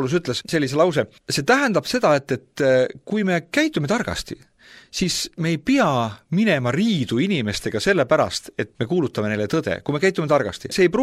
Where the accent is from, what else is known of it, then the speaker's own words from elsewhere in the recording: Paide, Järva County, Estonia; Ma mäletan üks baptisti kogudus, kus mina olen üles kasvanud Paides.